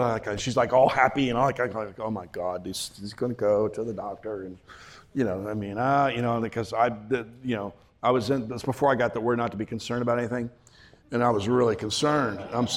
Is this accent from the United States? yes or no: yes; United States; excuse me, I'm from the United States, dumb American, you know, whatever.